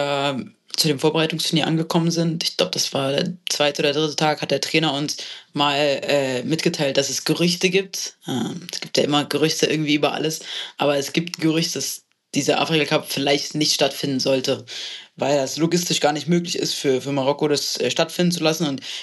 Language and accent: German; Berlin, Germany; Ich komme aus Berlin, hier ist halt meine Familie, meine Freunde.